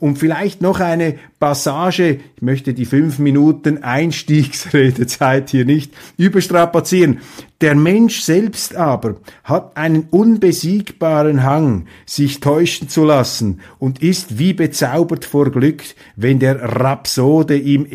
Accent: Switzerland; das sage ich als Schweizer

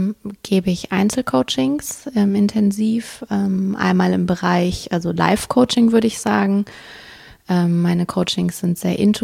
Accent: Hesse, Germany; also born or lived in Düsseldorf; ich komme aus Hessen, habe lange Zeit in Düsseldorf gelebt, aktuell wohnungslos

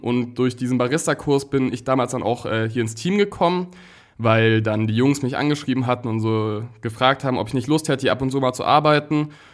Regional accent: Tübingen, Baden-Württemberg, Germany; ich bin 19 Jahre alt, ich komme aus Tübingen

